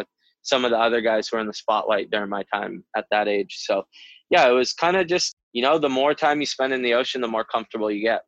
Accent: Sunset Beach, Hawaii, United States; Sunset Beach is somewhere that I grew up surfing on the North Shore.

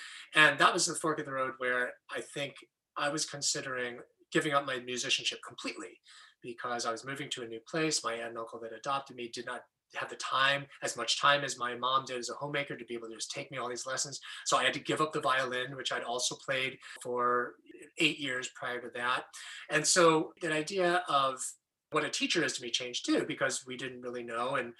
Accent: Battle Creek, Michigan, United States; I grew up in Battle Creek, Michigan, and I was raised in the Seventh-day Adventist Church.

